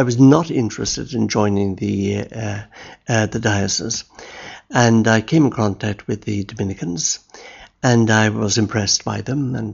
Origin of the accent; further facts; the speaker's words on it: Cork, Munster, Ireland; now in Dublin, Ireland; I was born in Cork, and my family, my father was a builder in Cork, and I lived in a place called Passage West. I went to school in the city, CBC.